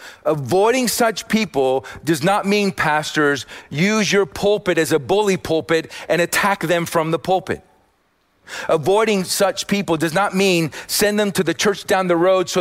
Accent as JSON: {"language": "English", "town": "Austin", "region": "Texas", "country": "United States", "said": "And I'm just kidding, because I'm from Austin, and that's the other California."}